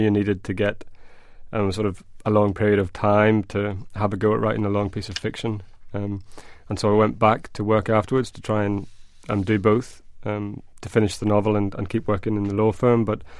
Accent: Northern Ireland, United Kingdom; We're both Northern Irish. We both worked in London.

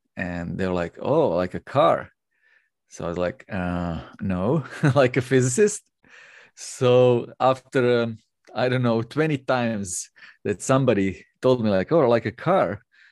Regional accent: Croatia; one hiker asked me, like, "What's your name?" And I'm like, " … from Croatia."

